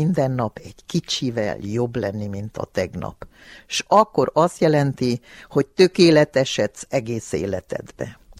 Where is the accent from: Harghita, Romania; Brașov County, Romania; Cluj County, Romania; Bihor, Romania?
Harghita, Romania; Korond; Igen, én koronnak abba felében nőttem föl, gyermekeskedtem, ahol toplászok voltak, nem fazakasok